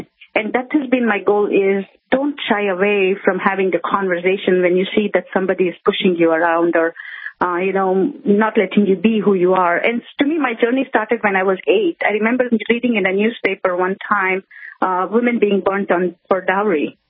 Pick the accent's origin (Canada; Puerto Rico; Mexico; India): India; now in United States; be it growing up in India, going to school, participating in different competitions.